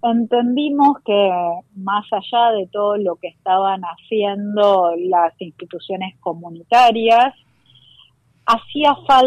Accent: Argentina; los judíos somos ciudadanos argentinos

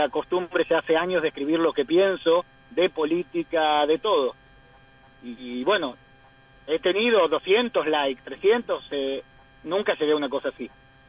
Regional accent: Rafaela, Santa Fe, Argentina; moved away as an adult; now in Ra'anana, Israel; vivo en la ciudad de Ranana. Uh-huh. Como dije, soy de Atlético de Rafaela y soy de Rafaela.

